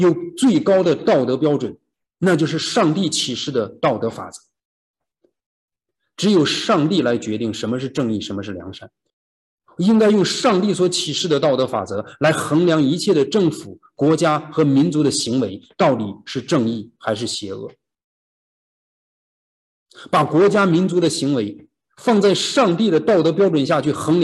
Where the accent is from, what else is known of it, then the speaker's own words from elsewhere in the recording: China; 神让我们出生在中国，成长在中国，我们是中国人